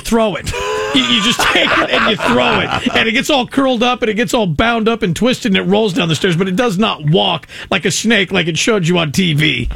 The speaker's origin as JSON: {"language": "English", "country": "United States", "said": "I'm an American, so I wouldn't have been in Canada."}